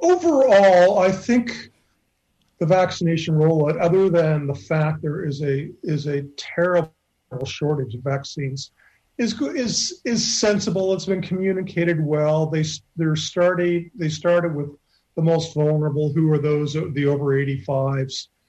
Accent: Canada; You know, I'm Canadian. You know, we have national health in Canada.

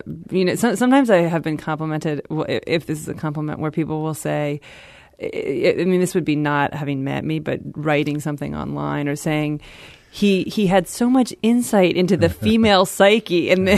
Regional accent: Cincinnati, Ohio, United States; now in St. Louis, United States; because I'm from Ohio, he's from Indiana, and especially I'm from Cincinnati, which I think is very similar in a lot of ways to St. Louis.

